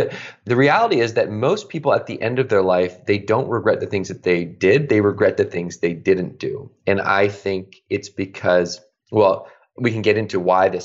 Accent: Victoria, British Columbia, Canada; I grew up in Canada, in Victoria, BC.

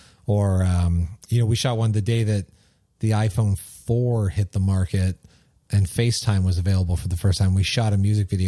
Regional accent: Windsor, Ontario, Canada; I'm Canadian. I grew up on the border with Detroit, Michigan, not too far from

